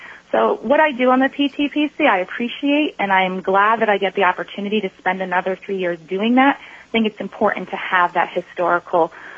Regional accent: New Jersey, United States; moved away as an adult; now in Alaska, United States; I spent the first part of my career teaching in New Jersey. That is my home state. Moved into Alaska in 2005.

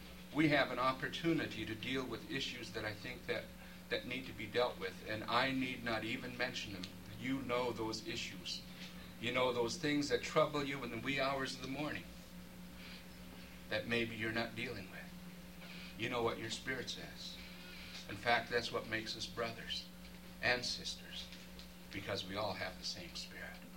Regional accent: Alaska, United States; I'm from the Chilkat Valley of Tlaquan.

